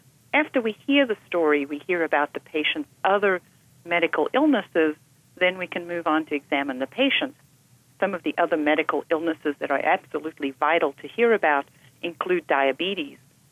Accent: South Africa; also born or lived in Portugal; now in United States; I am Portuguese by birth. I grew up in South Africa

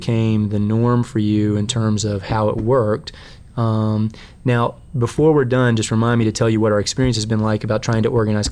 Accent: Louisville, Kentucky, United States; also born or lived in -; But again, I was gone from Louisville for 20 years

